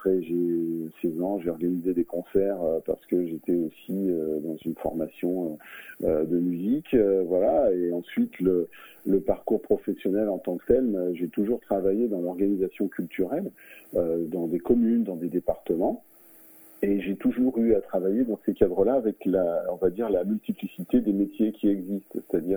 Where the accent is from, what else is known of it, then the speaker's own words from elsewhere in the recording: Viviers, Auvergne-Rhône-Alpes, France; Moi je suis né à l'époque à Viviers, à l'hôpital de Viviers. J'ai vécu jusqu'à 6-7 ans dans les rues de Viviers en Ardèche, qui est un lieu de patrimoine. Donc j'habitais dans le centre-ville